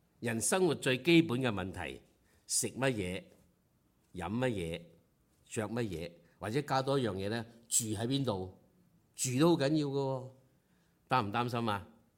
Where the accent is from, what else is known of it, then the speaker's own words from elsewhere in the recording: China; 明日，我中國人有句話：明日復明日，明日何其多。